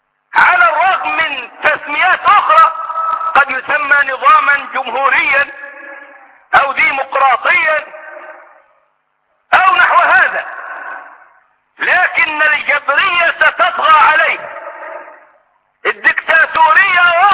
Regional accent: Egypt; حتى أيام يوسف والي أتى بشجر الغرقد فزرعه عندنا في مصر

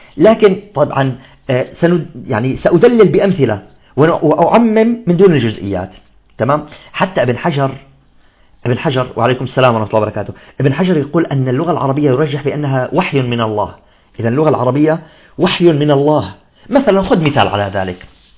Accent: Syria; مثل مسمينا احنا عندنا بالشام الزحليطة

